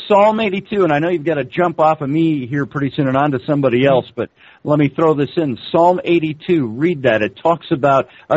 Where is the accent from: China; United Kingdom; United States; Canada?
United Kingdom; because I'm a Welsh Scotsman